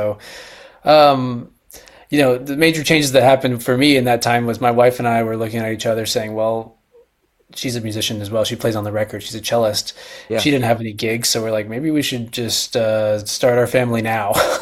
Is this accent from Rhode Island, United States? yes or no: no; St. Petersburg, Florida, United States; Yeah, so I'm from St. Pete, Florida, which is like Tampa Bay area.